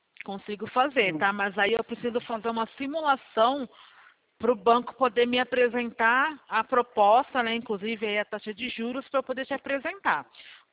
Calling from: Itu, São Paulo, Brazil; Eu estou falando do interior de São Paulo, cidade de Itu.

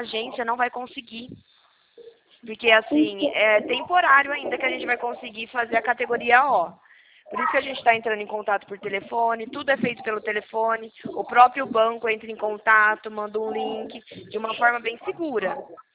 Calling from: Leme, São Paulo, Brazil; Eu falo do interior de São Paulo, cidade chamada Leme.

